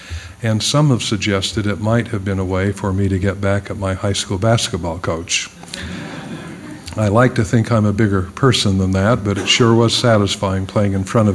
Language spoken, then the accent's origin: English; Ogden, Utah, United States; I chose Weber State in my hometown of Ogden, Utah.